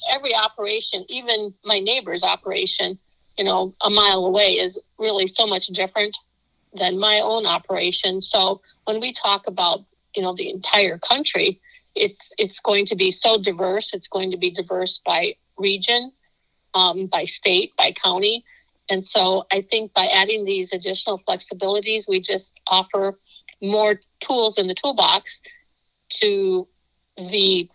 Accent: South Dakota, United States; You know, I think about my home state, South Dakota. We have a very small growing season compared to Oklahoma, Texas, and states south of us.

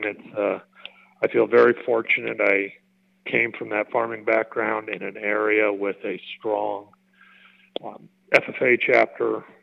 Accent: Kuna, Idaho, United States; I grew up in Cuna, Idaho

